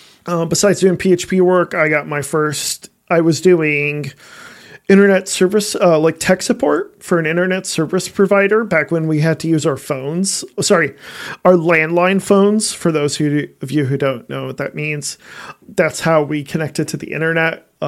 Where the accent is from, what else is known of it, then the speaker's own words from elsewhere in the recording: Lansing, Michigan, United States; So I was born and raised here in Lansing, Michigan, in the United States. Been here my whole life.